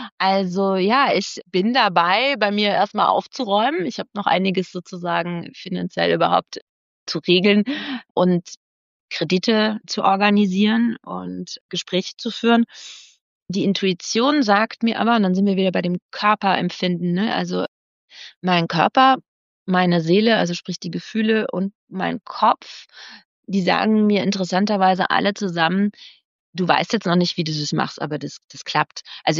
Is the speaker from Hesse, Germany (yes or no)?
yes; Hesse, Germany; Und ich bin aus dem Rheingau bei Frankfurt und jetzt bin ich im Finchgau. Das sind eben eigentlich ländlich geprägte Gegenden. Aber ich musste aus einem kleinen Dorf unbedingt weg.